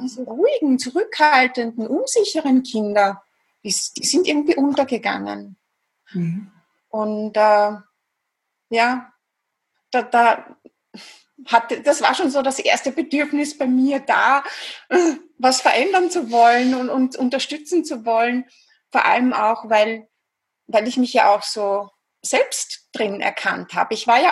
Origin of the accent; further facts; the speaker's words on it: Vienna, Austria; accent: Viennese; wie du schon gesagt hast, ich komme aus Österreich, aus Wien. Ich glaube, man hört es auch ganz gut raus, ein bisschen an der Stimmfärbung, an der typisch österreichisch-wienerischen.